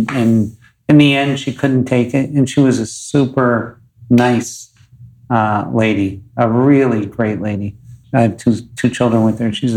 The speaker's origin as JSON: {"language": "English", "town": "Scranton", "region": "Pennsylvania", "country": "United States", "tie": "born there", "said": "So I was born in Scranton, Pennsylvania, which is a shitty place. Right. And, I was born in an Irish Catholic Italian family that was quasi-violent"}